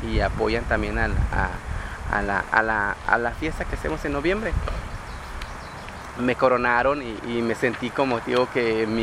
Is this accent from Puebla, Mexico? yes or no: no; Oaxaca, Mexico; A mí en persona me critican mucho porque no soy del Istmo, porque me pongo los trajes, pero pues hoy soy oaxaqueña